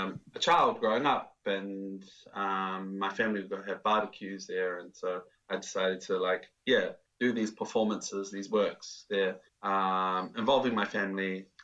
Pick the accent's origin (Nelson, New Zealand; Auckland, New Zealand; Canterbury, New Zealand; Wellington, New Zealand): Nelson, New Zealand; in my experiences of growing up in Nelson, and how brownness is somewhat of a spectacle.